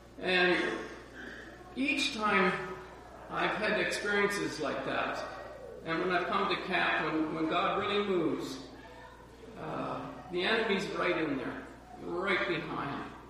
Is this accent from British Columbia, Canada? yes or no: no; Ontario, Canada; I came from a family of seven, and so I grew up in Ontario. Of course, it's a long ways from here.